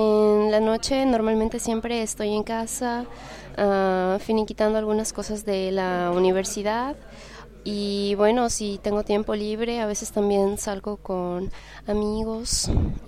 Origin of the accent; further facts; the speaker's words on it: Ecuador; soy ecuatoriana y bueno, les voy a contar lo que hago más o menos en 3 semanas.